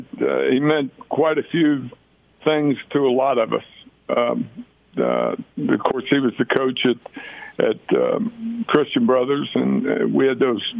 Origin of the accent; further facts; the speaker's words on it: Memphis, Tennessee, United States; all the guys that were meaning so much to me growing up in Memphis.